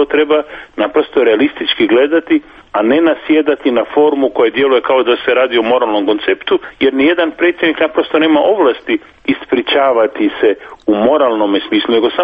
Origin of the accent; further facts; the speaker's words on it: Croatia; u kojem sam ja kao Hrvat odgovoran za sve Hrvatice i Hrvate